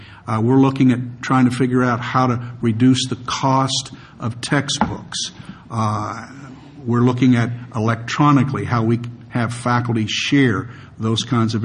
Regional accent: Florida, United States; now in California, United States; And I came from Florida.

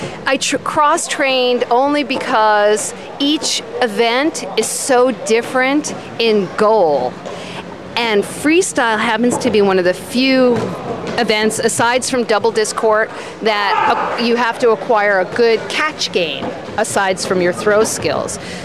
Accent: New York City, New York, United States; It was back in 1978, and I grew up in New York City, and my school happened to be in Midtown Manhattan

